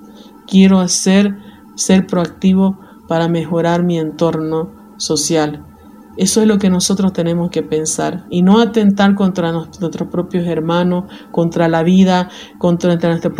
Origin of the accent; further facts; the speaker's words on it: Bolivia; tenemos que conocer nuestros derechos como ciudadanos bolivianos y al mismo tiempo nuestras obligaciones